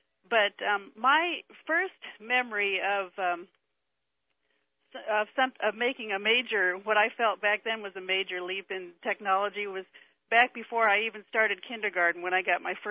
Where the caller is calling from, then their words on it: Iowa, United States; I'm calling from Iowa.